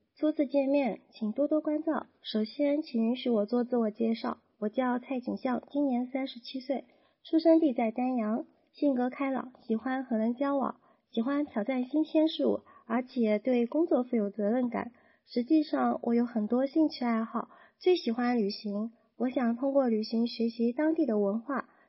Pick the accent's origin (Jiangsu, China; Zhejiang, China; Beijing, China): Jiangsu, China; Danyang; Japanese is a second language; 今年は37歳です。出身地は丹陽です。